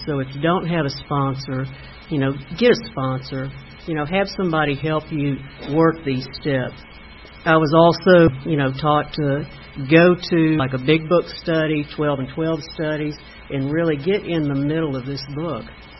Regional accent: Texas, United States; And I'm also a Texan. Isn't that funny? A lot of drinking going on in Texas. And I'm glad to be here in Georgia, too.

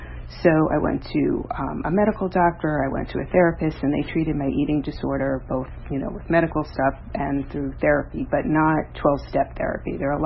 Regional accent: New York, United States; I grew up in New York. I had my first drink 5 days before my 12th birthday.

